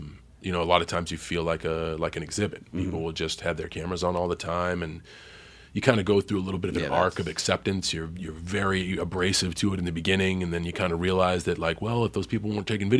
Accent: Boston, Massachusetts, United States; And as a growing up in Boston, you're taught to hate the Yankees.

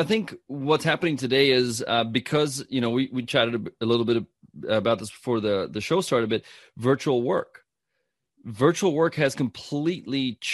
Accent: South Africa; And I'm from South Africa.

